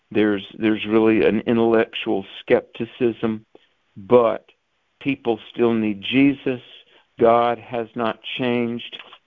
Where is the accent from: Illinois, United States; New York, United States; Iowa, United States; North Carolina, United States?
North Carolina, United States; Twice in my home state of North Carolina, I've been asked to do biblical worldview weekends in Catholic churches.